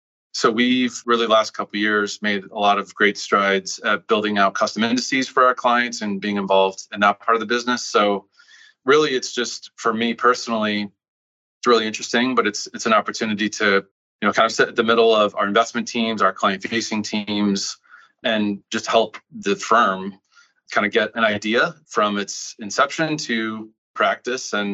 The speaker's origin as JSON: {"language": "English", "town": "Omaha", "region": "Nebraska", "country": "United States", "tie": "born or raised there", "said": "So I grew up in Omaha, Nebraska. No, I do not know Warren Buffett. I wish I could say that I did, but I grew up there. I went to school at Nebraska."}